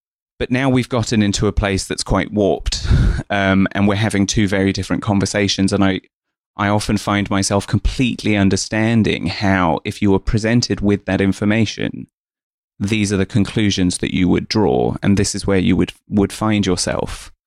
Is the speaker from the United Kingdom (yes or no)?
yes; East of England, United Kingdom; born there; So I was born in Essex to two migrants from India, my mum and my dad. My mum has always been a practicing Sikh.